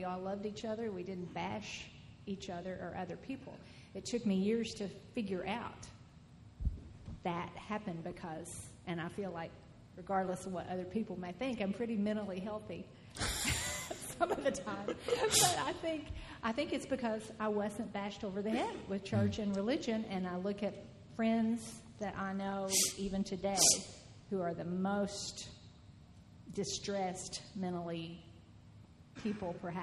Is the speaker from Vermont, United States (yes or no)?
no; Owensboro, Kentucky, United States; And growing up in Owensboro, we never went to church.